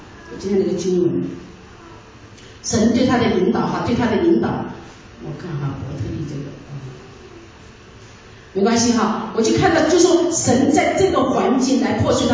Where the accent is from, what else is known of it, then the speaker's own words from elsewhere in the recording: China; 就我们中国人常常讲蒙福过年了